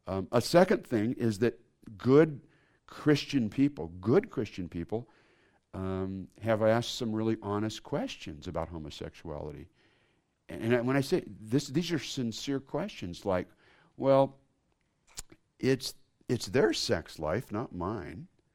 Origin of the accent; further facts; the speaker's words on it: San Diego, California, United States; I'm 62 years old, and when I grew up here in San Diego, I didn't know any homosexuals.